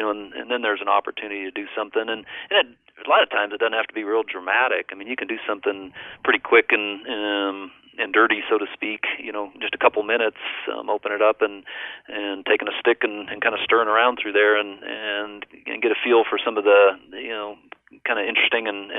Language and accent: English; Colorado, United States; I grew up in Colorado, and it was obviously a good place to develop an interest in wildlife.